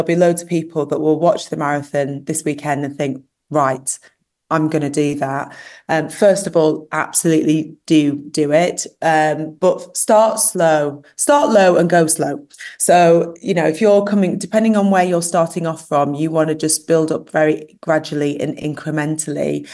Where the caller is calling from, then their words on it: Tunis, Tunis Governorate, Tunisia; So right now I'm in Tunis, the capital of Tunisia